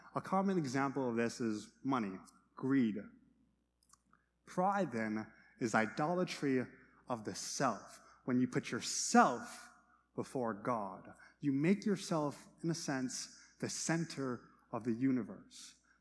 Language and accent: English; Canada; I'm Canadian. All I do is say sorry.